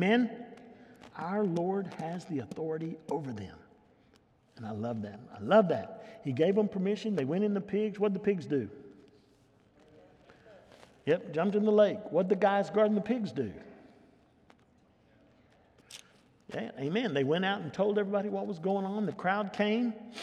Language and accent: English; Lubbock, Texas, United States; It's just like when I was a little bitty growing up in God's country, Lubbock, and I wanted to go outside and ride my bike.